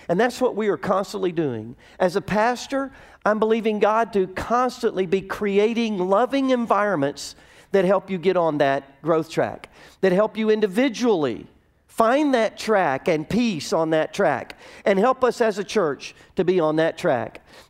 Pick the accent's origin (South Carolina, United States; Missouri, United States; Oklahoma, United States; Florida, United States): Oklahoma, United States; Durant